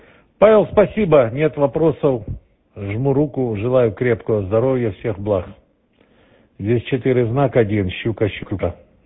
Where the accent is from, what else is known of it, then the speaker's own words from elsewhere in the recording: Berdyansk, Zaporizhzhia Oblast, Ukraine; now in Israel; Я сам из Бердянска, Запорожской области. И сын у меня в Днепропетровске живет.